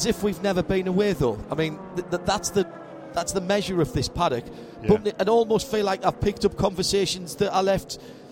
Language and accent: English; Sunderland, North East England, United Kingdom; because I'm from Sunderland, not Newcastle.